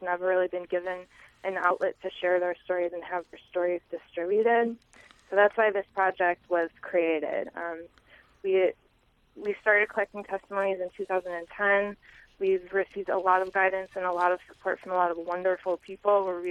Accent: Chicago, Illinois, United States; And actually, I'm from Chicago, and we do have people all over the United States

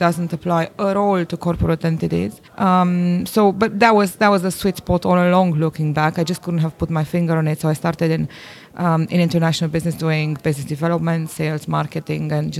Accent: Bucharest, Romania; I grew up in Bucharest.

